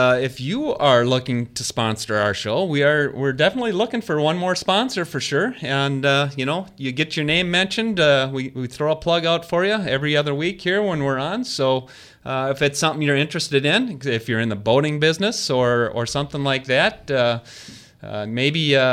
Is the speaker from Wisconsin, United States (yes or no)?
yes; Wisconsin, United States; I am from Wisconsin.